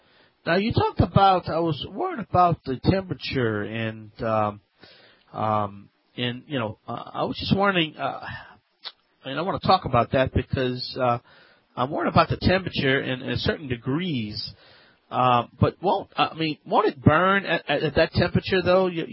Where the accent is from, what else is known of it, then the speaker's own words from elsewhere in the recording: Louisiana, United States; accent: Cajun; I'm Cajun and I'm French Canadian